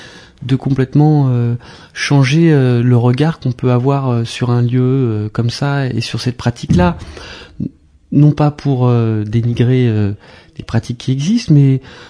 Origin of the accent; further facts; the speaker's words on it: Provence-Alpes-Côte d'Azur, France; Moi, je viens de la Provence.